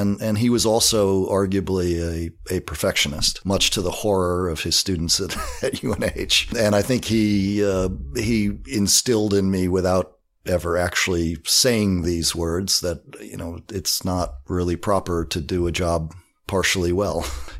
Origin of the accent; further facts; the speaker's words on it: Durham, New Hampshire, United States; And so Durham, New Hampshire would probably be considered my hometown. I got there when I was about 7 and went off to boarding school at age 13.